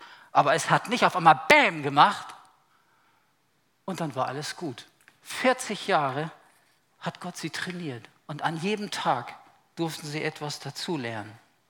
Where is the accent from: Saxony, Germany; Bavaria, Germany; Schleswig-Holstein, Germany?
Schleswig-Holstein, Germany; Lübeck; aus Lübeck, wo ich groß geworden bin